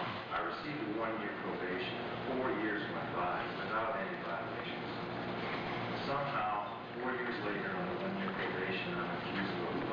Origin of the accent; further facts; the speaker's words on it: United States; I thought I was just driving a Corvette because I'm an American and I don't want to drive a foreign car